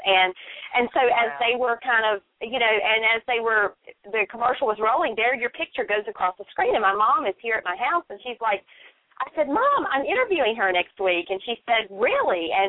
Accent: North Carolina, United States; accent: North Carolina; later this summer in the great state of North Carolina, where I reside, in case you couldn't tell by my accent

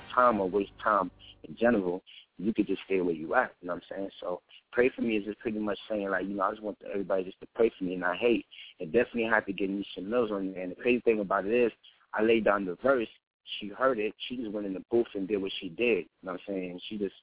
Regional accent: New York, United States; explaining my side of my hood, where I'm from, Lexington, you know what I'm saying, Lexington Projects, and I'm 98 from Lexington

